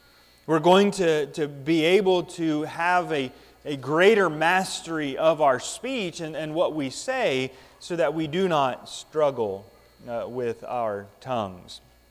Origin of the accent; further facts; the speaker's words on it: California, United States; I grew up out in California, and we'd often have these forest fires that were ravaging all sorts of the country out there.